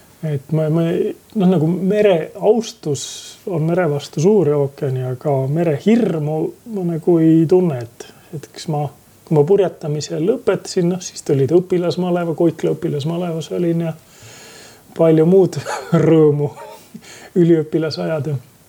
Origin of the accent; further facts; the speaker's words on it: Saare County, Estonia; mul on see teadmine, et ma olen saarlane.